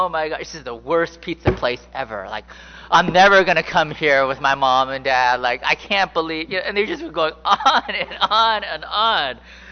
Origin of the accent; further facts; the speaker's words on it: San Francisco, California, United States; So, you know, I'm from San Francisco, okay? So, you know, if you're like, you know, why? I can't believe he's a Niner. I grew up in San Francisco, okay?